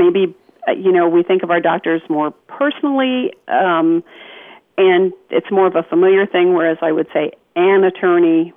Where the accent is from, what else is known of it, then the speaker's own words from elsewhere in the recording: Ohio, United States; I'm from Ohio originally, but have actually had relatives that had been born and raised in Indiana